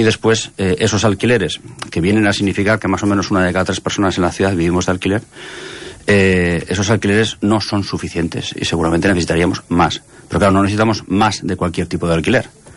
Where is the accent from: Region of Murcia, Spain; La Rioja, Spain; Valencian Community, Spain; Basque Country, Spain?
Basque Country, Spain; Basauri; now in Barcelona, Spain; Yo soy de Basauri, que sería el equivalente a San José del Besós. Soy de Basauri, que es un municipio que está justo al lado de Bilbao.